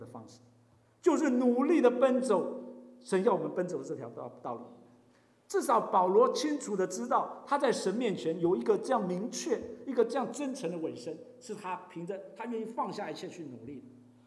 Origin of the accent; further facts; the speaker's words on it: China; 所以我们中国人也有一句话来形容这样的情况